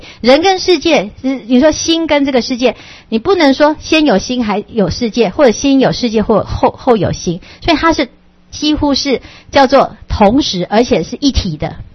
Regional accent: Taipei, Taiwan; 当我这一生我是人，所以我是台北人，我就觉得这台北是我的家。

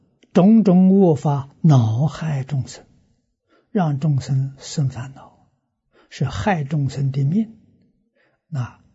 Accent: China; 我们中国人讲腊肉，一小条啊，半斤一斤

